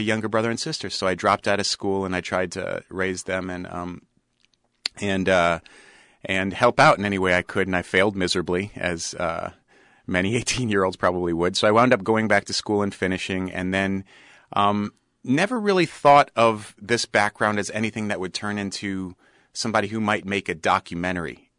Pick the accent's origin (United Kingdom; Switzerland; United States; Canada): United States; New York; I made a drama called The Best Thief in the World about growing up in Washington Heights when I was a kid in New York.